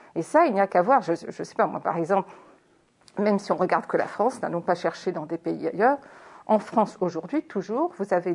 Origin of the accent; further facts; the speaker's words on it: Réunion; Moi, je viens de l'île de la Réunion, où je n'ai vu que l'État colonial